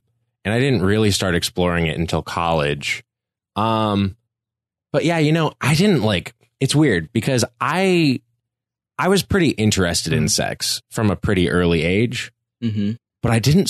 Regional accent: California, United States; I grew up in a really liberal place. I grew up in Northern California.

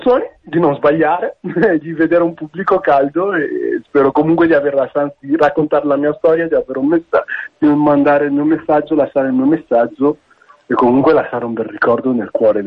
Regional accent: Castiglione delle Stiviere, Lombardy, Italy; accent: Brescian; also born or lived in Nigeria / Valle Camonica; Sono nato in Nigeria, sono venuto qua ad abitare in Italia intorno ai 2 anni, in Valle Camonico, abitato per il primo periodo, però poi sono andato nella zona tra Brescia e Mantova, cioè sono cresciuto in un comune che si chiama Castiglione delle Stiviere.

